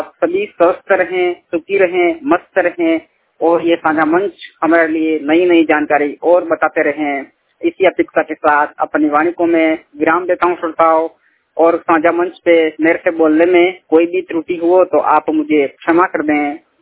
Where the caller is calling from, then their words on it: Dungarpur, Rajasthan, India; मैं राजस्थान डूंगरपुर से हूँ